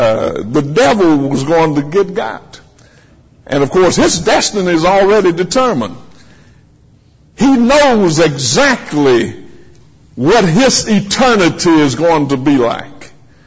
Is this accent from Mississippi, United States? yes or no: yes; Marigold, Mississippi, United States; Back when I was a boy growing up in Marigold, Mississippi, Brother Andrew, one of the expressions that was used to get little children who were misbehaving to behave was